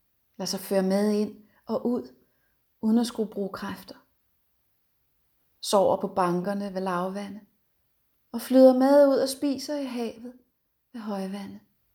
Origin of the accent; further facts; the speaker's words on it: East Denmark, Denmark; Kender det ikke fra Øst-Danmark, hvor jeg er vokset op og bor.